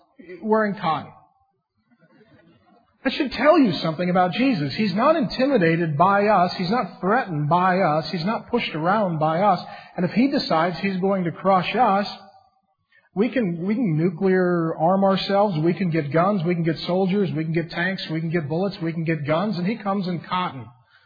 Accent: SeaTac, Washington, United States; Now, I grew up down in SeaTac behind a strip club. In my neighborhood, you had to be fairly tough just to survive.

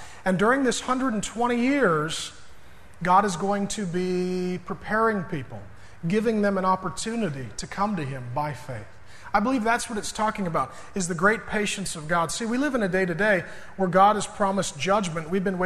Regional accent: Seattle, Washington, United States; I grew up in South Seattle, we call them Samoans.

